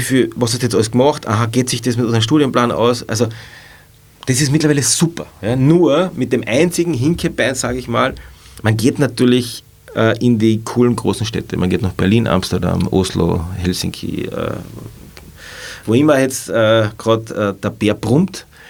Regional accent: Carinthia, Austria; Ich habe damals schon als Studierender in meinem Ort, wo ich herkomme, in Kärnten, in den Bergen

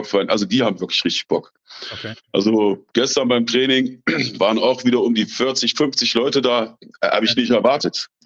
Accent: Kassel, Hesse, Germany; aber ich komme aus Kassel und dieses Pendeln.

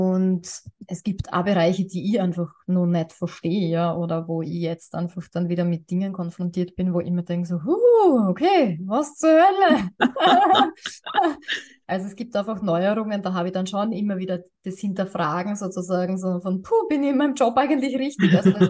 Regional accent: Austria; bei uns in Österreich ist das irgendwie so ein Thema mit diesen Zertifikaten

